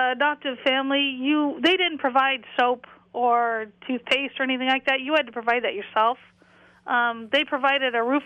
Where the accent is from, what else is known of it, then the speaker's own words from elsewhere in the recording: Phoenix, Arizona, United States; also born or lived in Oregon; And I finished growing up in Phoenix, Arizona.